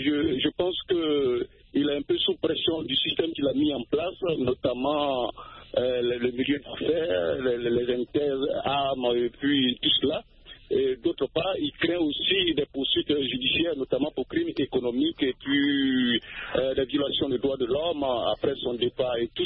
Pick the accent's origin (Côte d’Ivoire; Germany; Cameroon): Côte d’Ivoire; Je suis ivoirien, c'est-à-dire originaire de la Côte d'Ivoire, et je vis particulièrement à Daokro, qui est une ville à 235 km d'Abidjan, dans la ville natale de l'ancien président Ali Konan Bédié.